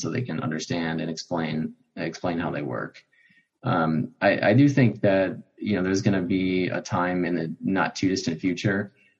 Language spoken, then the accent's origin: English; Chicago, Illinois, United States; growing up in Chicago, I could see it, they brought the city together